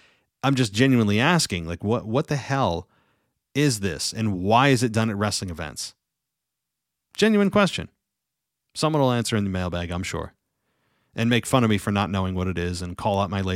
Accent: United States; I mean, I'm from the States.

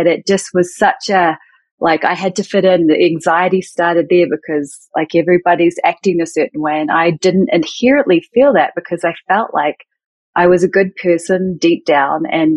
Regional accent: New Zealand; moved away; growing up in New Zealand, it feels like such a long time ago now, not just because I'm not a spring chicken anymore, although I feel like a kid at heart and I'm forever going to hold on to that. It's because I moved away from New Zealand 12 years ago.

